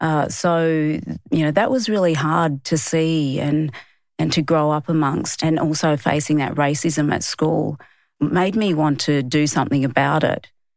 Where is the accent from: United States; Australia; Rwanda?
Australia; Adelaide, South Australia; growing up in Adelaide, it was pretty tough. You know, I grew up in the community with my family. My mum and dad separated when I was about 3 years old. So I grew up with my mum, who's Aboriginal. My dad's Dutch. So I grew up around my Aboriginal family